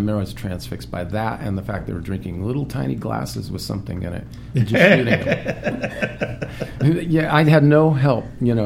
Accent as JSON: {"language": "English", "town": "Lindsay", "region": "California", "country": "United States", "said": "I'm from Lindsay"}